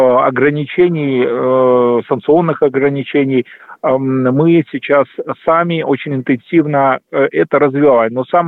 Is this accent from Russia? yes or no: no; Belarus; мы, белорусы и граждане России, смогли обеспечить выпуск хороших высокотехнологичных товаров